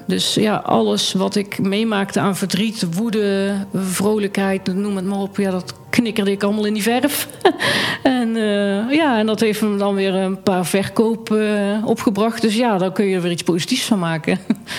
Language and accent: Dutch; Eindhoven, North Brabant, Netherlands; ik kom uit Eindhoven. Ik ben 52 jaar